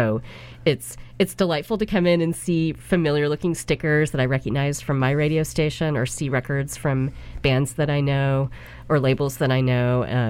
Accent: Sunnyvale, California, United States; now in San Francisco, United States; I know, my homeland. I live in San Francisco now, but had a suburban youth in Sunnyvale.

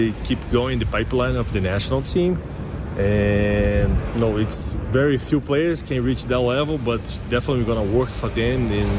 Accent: Miami, Florida, United States; I'm from Miami, but it's very spread.

